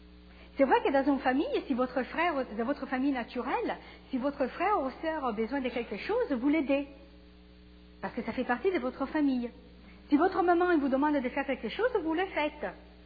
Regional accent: Italy; Je suis italienne, mais surtout, je fais partie de la famille de Dieu.

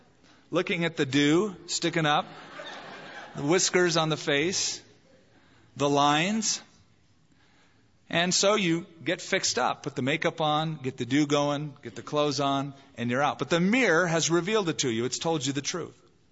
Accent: California, United States; Over there, in fact, where I grew up in California, because it is congested and it's a sprawling place

